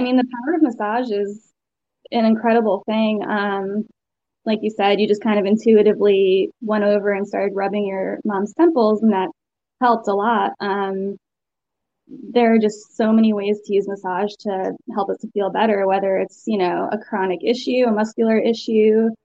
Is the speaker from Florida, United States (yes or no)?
no; Connecticut, United States; also born or lived in Nashville / Savannah / North Carolina; Sure. I'm from Connecticut originally. I have 5 siblings. I'm the oldest, the trailblazer. And I've been down south for almost 10 years.